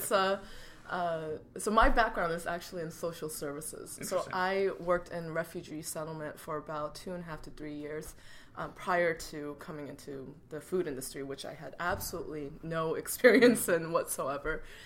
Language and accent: English; United States; just because, you know, I am Korean American.